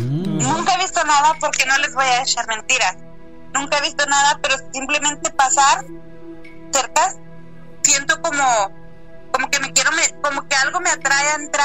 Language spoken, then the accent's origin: Spanish; Chihuahua, Mexico; now in Michigan, United States; Sí, vivo en Michigan, pero soy originaria de Chihuahua.